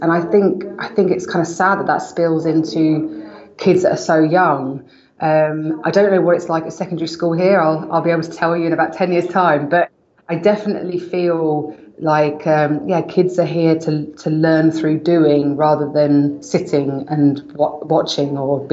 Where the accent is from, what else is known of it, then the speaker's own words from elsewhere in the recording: London, United Kingdom; He's from Sydney, I'm from London. We're both city people